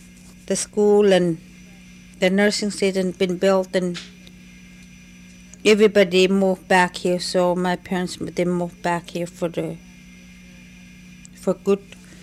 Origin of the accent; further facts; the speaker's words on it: Spence Bay, Nunavut, Canada; I grew up mostly here in Spence Bay